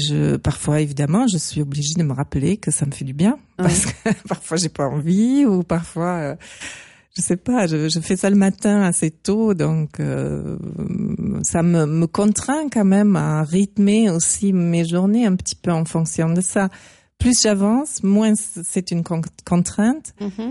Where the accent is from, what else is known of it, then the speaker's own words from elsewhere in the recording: Northern Germany, Germany; moved away as an adult; now in France; quand je suis arrivée ici en France. Donc, j'étais jeune, j'avais 19 ans. Je venais de l'Allemagne du Nord. J'arrive ici dans le Sud